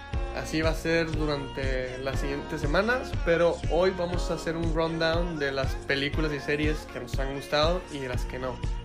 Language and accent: Spanish; Monterrey, Nuevo León, Mexico; soy de Monterrey